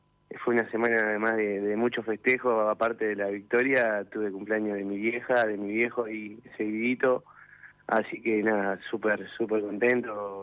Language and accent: Spanish; Lobos, Buenos Aires Province, Argentina; Bueno, mira, yo soy de Lobos.